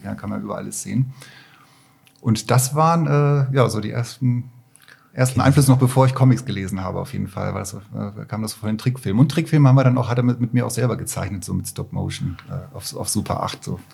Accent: Poland; born there; ich bin ja in Polen geboren

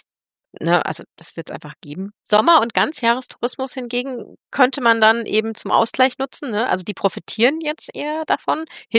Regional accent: Düren, North Rhine-Westphalia, Germany; Hey, ich komme hier aus Düren. Hier fahren immer Rübenlaster rum.

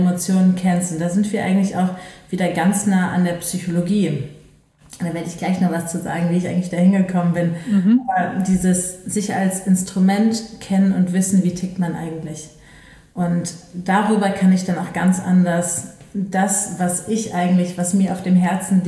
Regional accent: Düsseldorf, North Rhine-Westphalia, Germany; Aber ich komme aus Düsseldorf

